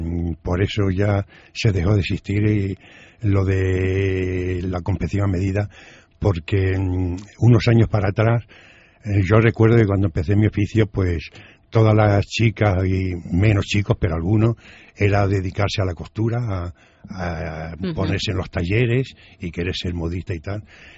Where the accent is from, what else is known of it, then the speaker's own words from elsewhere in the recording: Cáceres, Extremadura, Spain; born there; de ser extremeño, nacido precisamente en Cáceres.